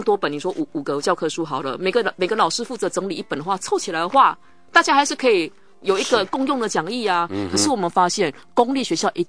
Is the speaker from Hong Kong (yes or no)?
no; Taiwan; 因为如果我们台湾人，我们也常常讲说